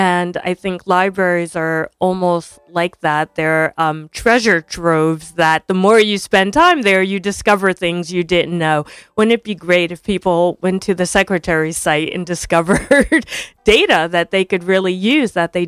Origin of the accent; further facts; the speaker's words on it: Montclair, New Jersey, United States; So I grew up in Montclair, which most people know as a wealthy town, but I grew up very poor.